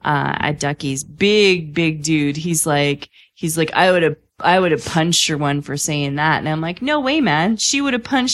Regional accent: Edmonton, Alberta, Canada; And then I said I was from Edmonton.

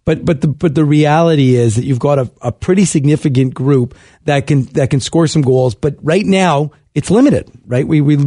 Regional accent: Canada; as a Canadian, a Canadian moment, I thought, was just iconic.

